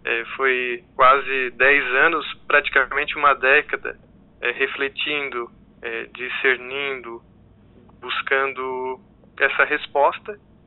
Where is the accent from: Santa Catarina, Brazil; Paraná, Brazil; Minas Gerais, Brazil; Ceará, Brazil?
Santa Catarina, Brazil; Sombrio; eu sou natural da cidade de Sombrio, aqui no extremo sul catarinense, e de forma mais específica aqui da comunidade do Retiro da União.